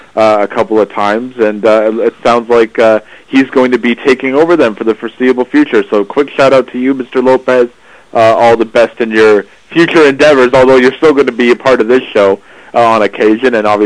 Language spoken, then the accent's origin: English; Canada; I am very Canadian, but I'm also Swiss too.